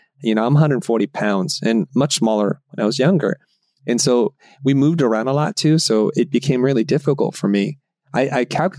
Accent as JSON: {"language": "English", "town": "Saigon", "region": "Ho Chi Minh City", "country": "Vietnam", "second_language": "English", "moved": "yes", "lives_now": "United States", "said": "I'm a first generation immigrant. My parents are, and I'm from Saigon, Vietnam. English is my second language."}